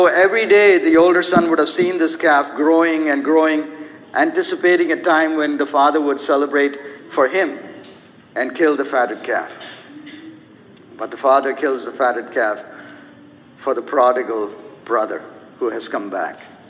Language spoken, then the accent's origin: English; India; Now, when I was growing up, I grew up in India. And in India, my grandfather lived in a village similar to what this story is talking about.